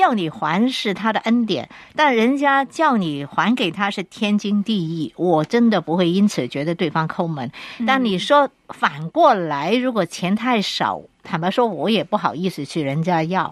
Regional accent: Hong Kong; 因为我们香港人的特色是常常一块去吃饭

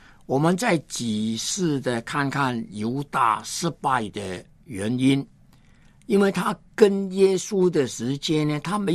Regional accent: China; 那天神，一个我们中国人一直讲的话，请你评论评论，冰封三尺，非一日之寒。

